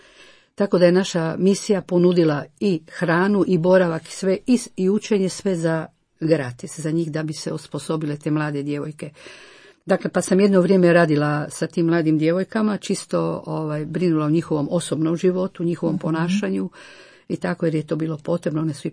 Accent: Rijeka, Primorje-Gorski Kotar County, Croatia; born there; Ja sam rođena Riječanka, tako je.

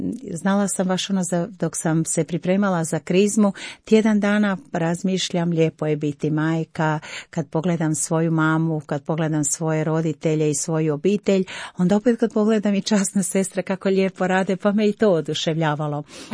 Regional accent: Letnica, Gjilan District, Kosovo; rodom sam iz Letnice, rodom sam iz Gospinog svetišta Majke Božje Letničke na Kosovu.

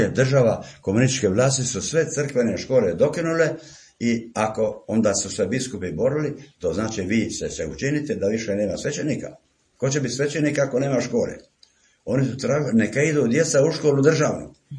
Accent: Baška Voda, Split-Dalmatia County, Croatia; born there; Ja sam rođen u Makarskom primorju u Baškoj Vodi. I to 34. godine

